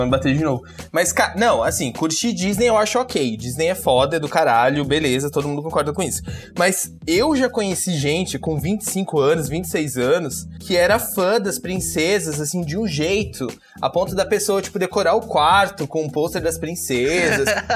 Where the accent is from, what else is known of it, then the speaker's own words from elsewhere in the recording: São Paulo, Brazil; born there; Eu sou urbano, gente. Nasci em Sampa, meu.